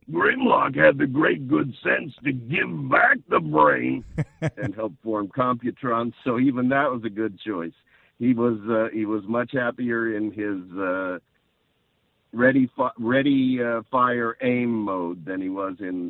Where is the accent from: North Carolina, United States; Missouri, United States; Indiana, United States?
Missouri, United States; St. Louis; Let me just say, St. Louis is my hometown, and any time to visit telephonically or cyberspatially or any other way makes it a good day for me.